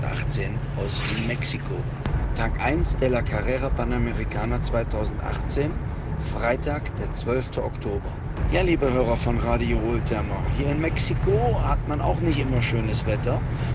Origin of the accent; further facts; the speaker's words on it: Rhineland, Germany; accent: Rhenish; Ich mit meinem rheinischen Dialekt